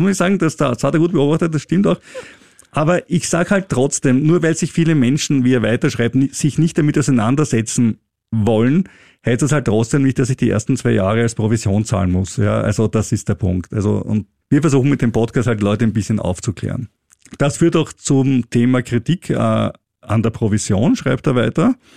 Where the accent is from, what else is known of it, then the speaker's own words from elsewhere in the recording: Austria; Also als Österreicher freue ich mich total, dass Steuerausländer bei uns auch gut gestellt werden.